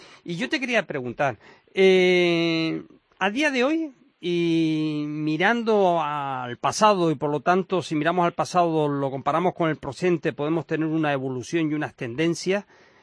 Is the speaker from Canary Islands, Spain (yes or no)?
yes; Canary Islands, Spain; y lo digo también como canario